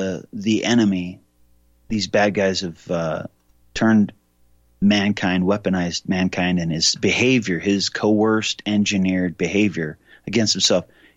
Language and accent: English; Montana, United States; born there; Montana is my home country where I was born.